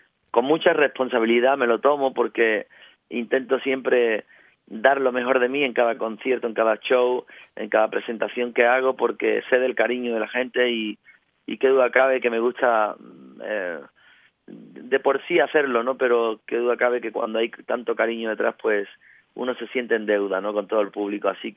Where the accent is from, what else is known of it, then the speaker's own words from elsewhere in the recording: Isla Cristina, Andalusia, Spain; cuando el otro día canté, por ejemplo, con una artista en mi tierra, en Isla Cristina